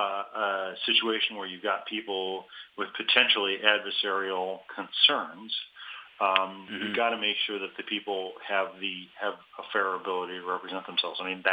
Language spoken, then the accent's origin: English; Grand Rapids, Michigan, United States; in my hometown of Grand Rapids.